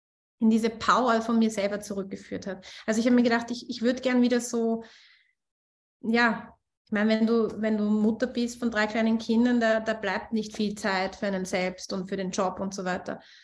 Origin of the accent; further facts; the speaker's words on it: Austria; born there; wir gehen nach Österreich, weil ich ja gebürtige Österreicherin bin.